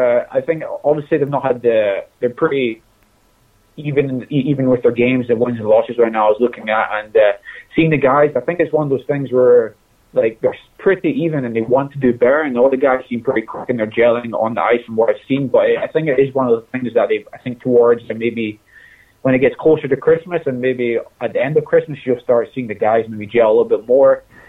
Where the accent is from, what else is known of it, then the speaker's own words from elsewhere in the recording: Scotland, United Kingdom; being a Scotsman, I definitely take a lot of pride in who I am in the Scottish culture